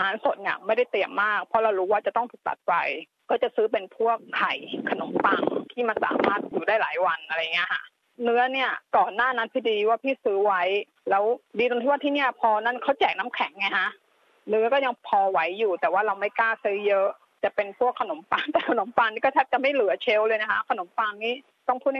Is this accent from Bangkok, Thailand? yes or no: yes; Bangkok, Thailand; ด้วยความที่พี่เป็นคนกรุงเทพไม่เคยเจอพายุแรงๆ